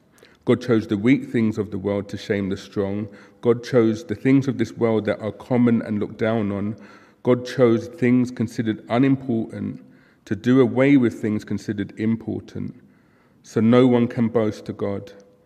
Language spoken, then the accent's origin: English; London, United Kingdom; it was comparatively quite normal growing up in South London, where we were from back in the mid-90s